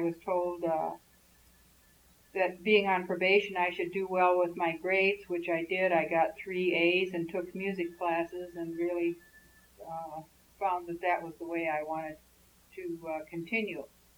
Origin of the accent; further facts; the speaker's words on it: Wauwatosa, Wisconsin, United States; I was born on October 20th, 1927, in Milwaukee, Wisconsin. My early years of schooling in high school were through the Wauwatosa High School system, where I graduated in 1945.